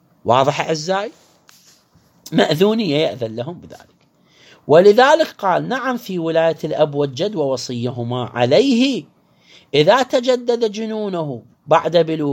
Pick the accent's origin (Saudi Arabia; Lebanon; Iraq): Iraq